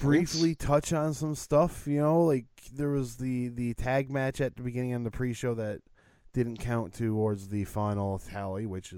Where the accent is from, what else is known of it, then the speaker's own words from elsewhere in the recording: Newfoundland and Labrador, Canada; I'm from Newfoundland. I'm ignorant. Leave me alone.